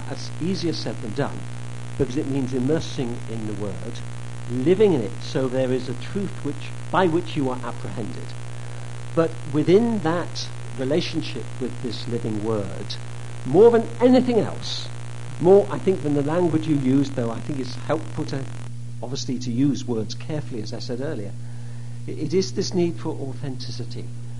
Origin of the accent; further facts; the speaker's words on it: England, United Kingdom; now in United States; I mean, the church where I was interim, as an Englishman, I still don't know much about American churches.